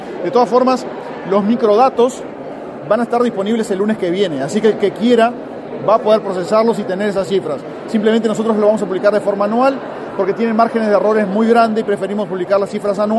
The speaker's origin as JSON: {"language": "Spanish", "country": "Uruguay"}